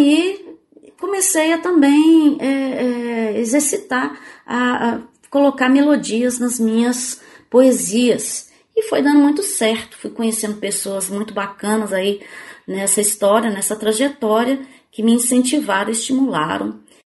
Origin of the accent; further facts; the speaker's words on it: Betim, Minas Gerais, Brazil; now in Belo Horizonte, Brazil; Bom, eu sou de Betim, mas moro aqui em Belo Horizonte há alguns anos.